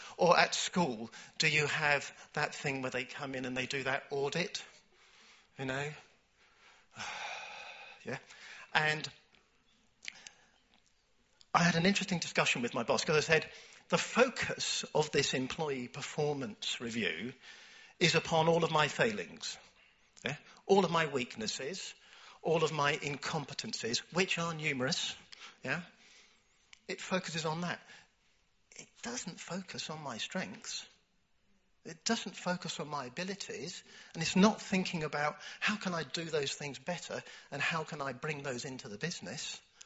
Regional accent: United Kingdom; maybe if I was an American, I could do that. But if I'm a British person, you know, I could not tell you what my talents are.

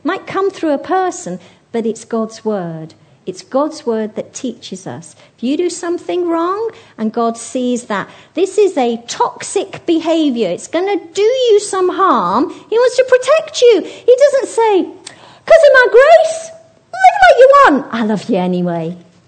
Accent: England, United Kingdom; now in Hong Kong; Well, I'm English.

